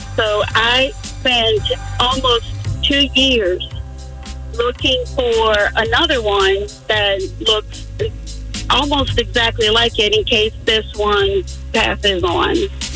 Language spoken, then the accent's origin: English; Brazil; We're from Brazil, and it goes to Brazil with us anywhere that...